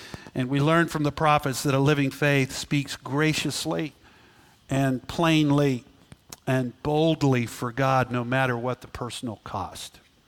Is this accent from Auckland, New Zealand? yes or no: yes; Auckland, New Zealand; born there; I was born in the Commonwealth of Britain. I was born in Auckland, New Zealand.